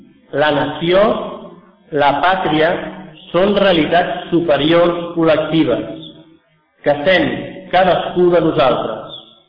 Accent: Catalonia, Spain; El fet nacional català és el mateix. Som catalans.

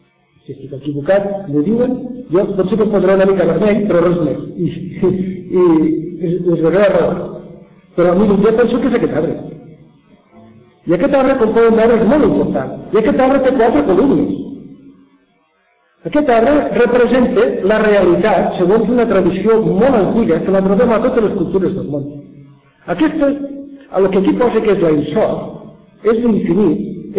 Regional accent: Catalonia, Spain; jo no sóc estranger, sóc català. I els catalans fem molt cas als estrangers.

